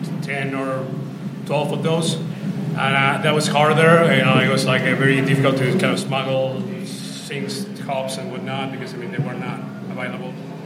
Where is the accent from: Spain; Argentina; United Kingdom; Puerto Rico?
Argentina; now in Boston, United States; I'm originally from Argentina, and Argentina, the beer is like not so interesting. So when I got here to Boston